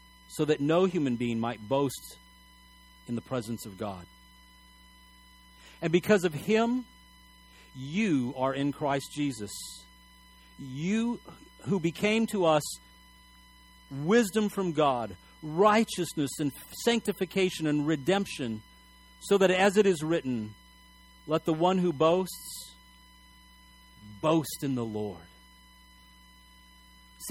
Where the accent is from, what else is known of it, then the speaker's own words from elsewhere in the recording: El Paso, Texas, United States; In fact, in my hometown of El Paso, Texas, there's a famous mayor from the 1930s.